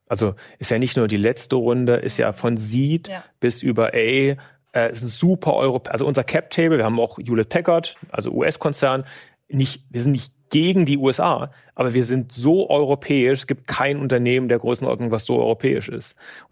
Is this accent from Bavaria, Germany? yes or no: no; Berlin, Germany; born there; ich bin ja sogar in Berlin geboren.